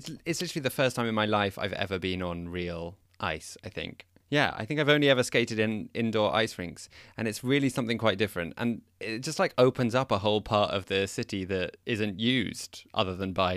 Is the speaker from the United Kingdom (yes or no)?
yes; England, United Kingdom; I'm from England.